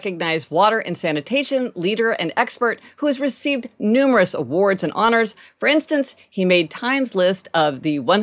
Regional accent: Kansas City, Missouri, United States; we're from Kansas City, Missouri.

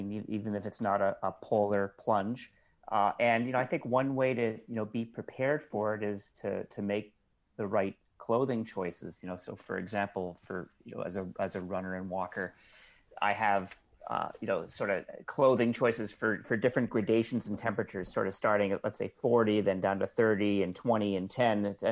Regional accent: Brookline, Massachusetts, United States; bike shops like Landry's in my hometown of Brookline

